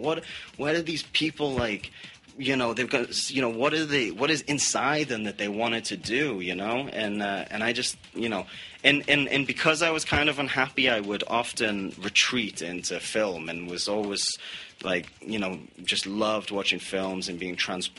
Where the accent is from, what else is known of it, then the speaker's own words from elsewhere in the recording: Newcastle upon Tyne, North East England, United Kingdom; I grew up in in Newcastle upon Tyne in the northeast of England, in it was like a pillar of the Industrial Revolution.